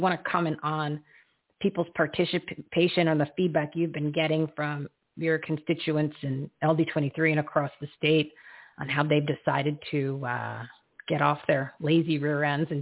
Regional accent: Arizona, United States; I mean, we as American citizens, we as Arizonans, I could tell you right now

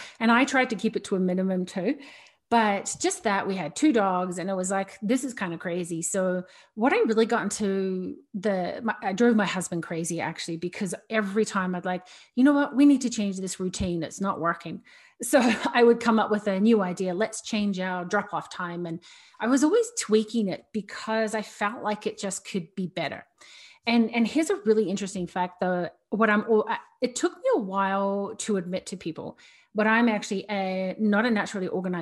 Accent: New Zealand; So I am originally from New Zealand and I grew up in a family of six kids

